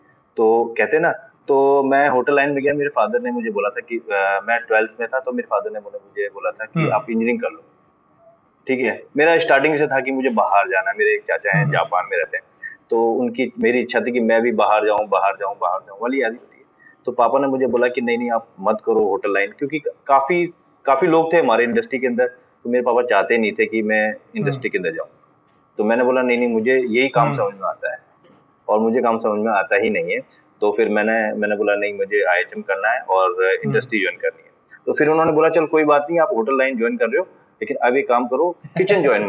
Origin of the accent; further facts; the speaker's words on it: Jaipur, Rajasthan, India; मैं बेसिकली अल्मोड़ा से बिलोंग करता हूँ, और लेकिन मैं जयपुर में ही मेरा जन्म हुआ और यहीं पर मैं पला बड़ा, और मोस्टली मेरी जो स्कूलिंग हुई, एजुकेशन हुई, मेरी यहीं पर हुई है.